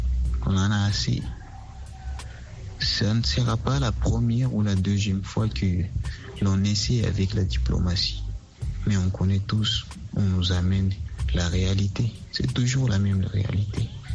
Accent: Bukavu, South Kivu, DR Congo; Je suis congolais de l'Est, dans la province du Sud-Kivu et la ville de Bukavu.

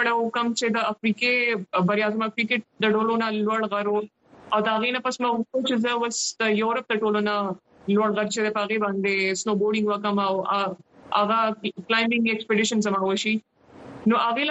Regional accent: Pakistan; زه اولنۍ پاکستانی یم

